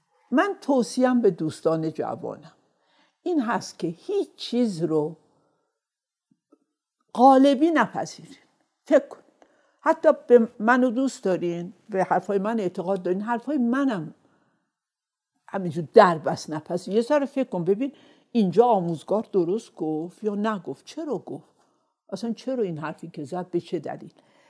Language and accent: Persian; Khoy, West Azerbaijan, Iran; born there; ما در خوی دنیا اومدم، شهرستان کوچیک بود، طبعا دانشگاهی ما دانشگاهی نبود.